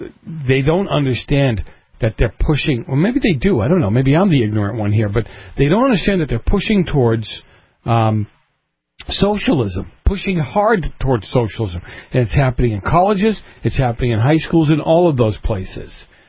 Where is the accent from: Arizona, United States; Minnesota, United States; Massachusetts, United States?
Massachusetts, United States; I grew up in Massachusetts.